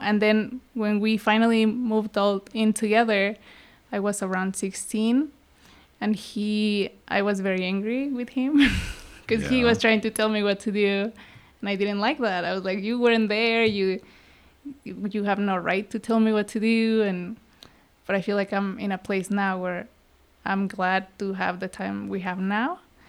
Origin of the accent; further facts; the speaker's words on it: Guanajuato, Mexico; She was a nurse in Mexico, but my dad, he came to the U.S. when I was born.